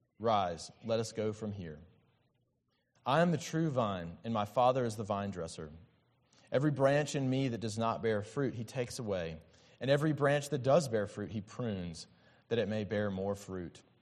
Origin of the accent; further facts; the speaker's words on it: Alabama, United States; also born or lived in Malaysia; now in Houston, United States; I'm from Alabama. My wife is from Georgia